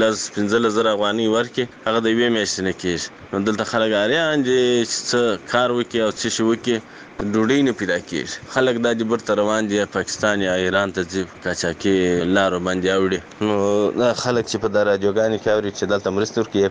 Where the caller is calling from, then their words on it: Kandahar, Afghanistan; also born or lived in Pakistan; د کندهار سره ستاسو سره په تماس کې یم وروره دغه اته میاشتې نه میاشتې کېږي چې موږ مهاجر د پاکستان څخه راغلي یو